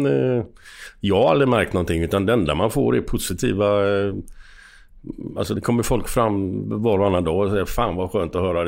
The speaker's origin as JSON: {"language": "Swedish", "town": "Gothenburg", "region": "Västra Götaland County", "country": "Sweden", "said": "Och jag var alltid ensam från Göteborg då."}